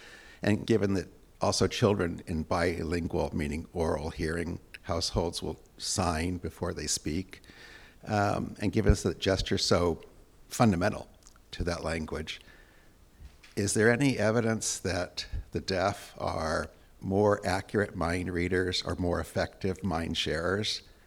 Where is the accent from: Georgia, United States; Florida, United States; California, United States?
California, United States; San Mateo; from San Mateo. I grew up in the deaf culture